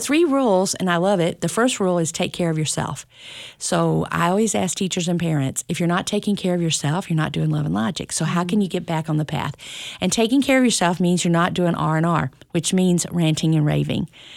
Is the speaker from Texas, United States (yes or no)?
yes; Texas, United States; I am from East Texas, so you can.